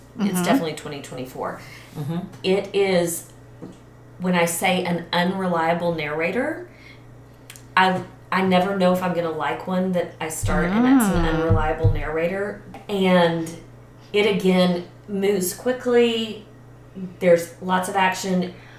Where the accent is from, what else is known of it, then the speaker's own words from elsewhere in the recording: Texas, United States; I live in Houston. I'm from Texas. Like, so the whole Texas thing is behind there.